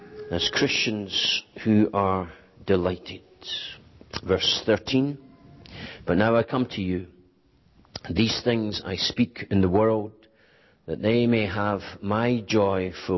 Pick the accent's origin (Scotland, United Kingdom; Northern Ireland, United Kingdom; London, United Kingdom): Scotland, United Kingdom; born there; I was born in Scotland.